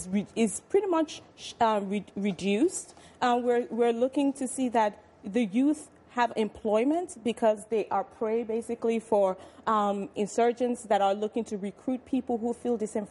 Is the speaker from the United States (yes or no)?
no; Nigeria; I'm a Nigerian